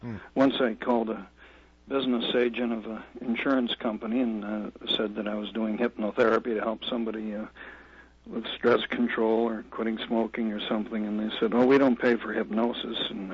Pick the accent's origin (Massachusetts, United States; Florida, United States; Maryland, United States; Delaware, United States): Massachusetts, United States; I'm from Massachusetts, and most of my work was in hospitals and mental health clinics in the greater Boston area.